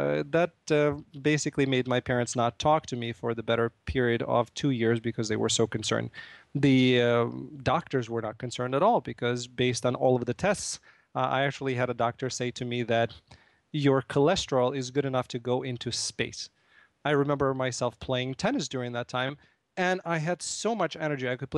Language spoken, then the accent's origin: English; Russia; I grew up in Russia, where the staple of nutrition was potato and chicken